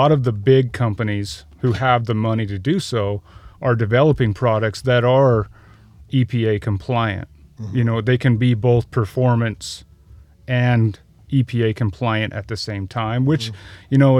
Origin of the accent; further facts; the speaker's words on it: Utah, United States; Yeah, I grew up in Utah.